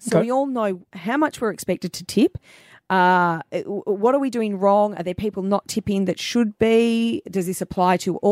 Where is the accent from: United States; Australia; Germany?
Australia; Melbourne, Victoria; born there; I was born in Melbourne and I've lived here for quite a while